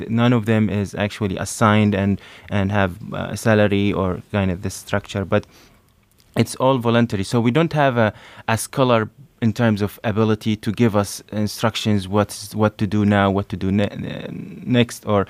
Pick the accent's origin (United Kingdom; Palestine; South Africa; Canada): Palestine; English is a second language; also born or lived in United Arab Emirates / Syria; now in United States; I'm a Palestinian by nationality. I spent my life in several countries, including the United Arab Emirates and Syria, where I got my education, and then I came to the U.S. For my training.